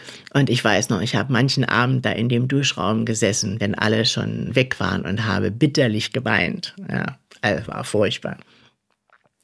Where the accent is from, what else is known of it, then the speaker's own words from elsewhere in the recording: Berlin, Germany; Ja, ich sage, naja, aus Berlin.